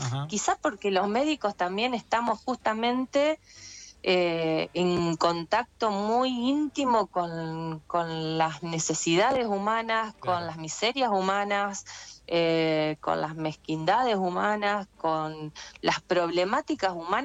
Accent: Recreo, Santa Fe, Argentina; now in Rosario, Argentina; estoy un poquito en Rosario y un poquito en Funes, y un poquito también en Recreo, que es mi pueblo de origen

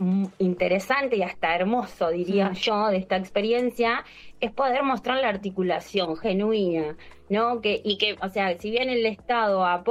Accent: Campana, Buenos Aires Province, Argentina; nosotros somos de Campana, oriundos de Campana

